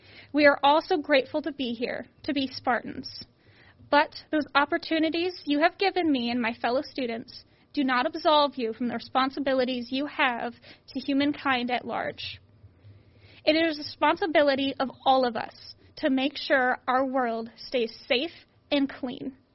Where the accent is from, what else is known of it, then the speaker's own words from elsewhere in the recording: North Carolina, United States; I came all the way from North Carolina to take advantage of the school's opportunities, leaving my warm weather and family behind.